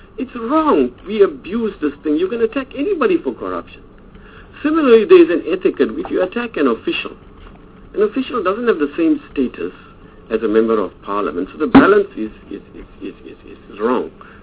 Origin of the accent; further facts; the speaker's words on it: South Africa; I'm an Indian South African. I'm not born in India. I'm born and bred here.